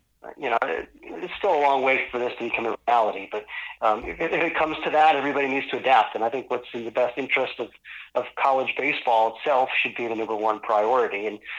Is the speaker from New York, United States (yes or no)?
no; Massachusetts, United States; I grew up in Massachusetts. You know, we had Fenway Park there